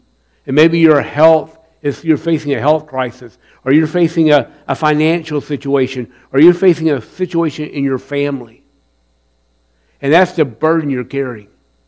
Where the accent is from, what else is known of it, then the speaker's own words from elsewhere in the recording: Columbia, South Carolina, United States; I grew up in Columbia, South Carolina, so we were at the old Dutch Square Mall.